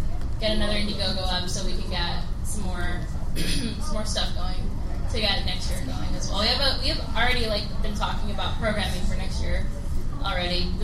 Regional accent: California, United States; Like, girl, I'm from California. I know how expensive it is.

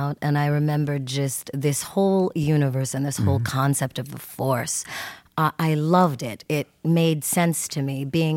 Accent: Saskatchewan, Canada; also born or lived in Encino, United States; in Encino, California. And then, right away, I think at the maybe 6 or 7 months, my parents dropped out of society and moved to Saskatchewan. And I was raised on an Indian reservation with the Plains Cree Indians.

